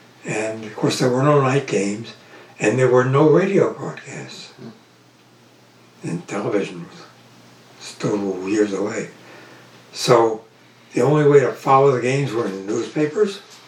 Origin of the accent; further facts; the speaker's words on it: New York, United States; also born or lived in Brooklyn, United States; growing up in the 1930s as a baseball fan in New York, and we lived in Long Island, I was months after I was born in Brooklyn